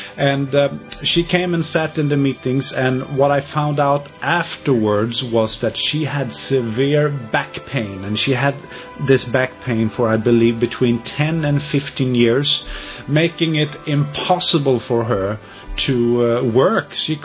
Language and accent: English; Smögen, Västra Götaland, Sweden; English is a second language; I come from Smergen originally on the west coast, but today I live in Svanesund together with my wife.